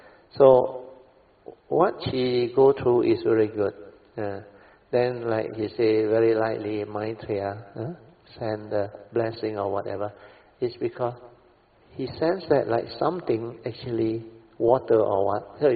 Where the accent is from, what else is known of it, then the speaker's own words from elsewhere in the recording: Malaysia; Asked us where we from. After we explained to them. We are for you from Malaysia.